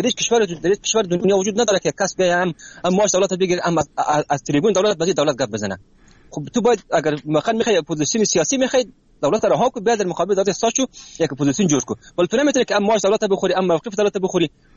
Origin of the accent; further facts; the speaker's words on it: Afghanistan; ما به عنوان یک افغان